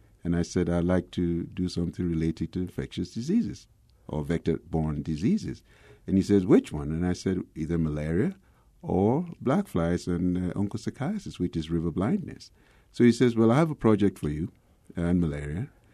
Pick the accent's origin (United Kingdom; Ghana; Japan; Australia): Ghana; I grew up in Ghana. It's a West African country with a population of about 20 million. And I grew up in a small town where they built a hydroelectric plant.